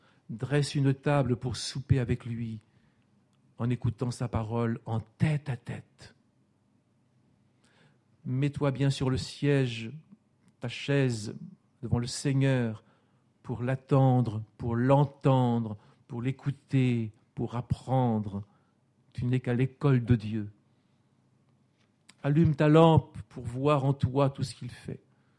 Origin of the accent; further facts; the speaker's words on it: France; c'est un mot qu'on n'emploie jamais chez nous en France.